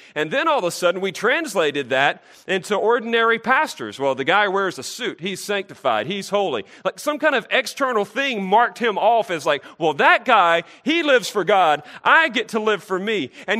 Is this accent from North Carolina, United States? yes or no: yes; North Carolina, United States; You're an old school southerner like me. I'm from North Carolina.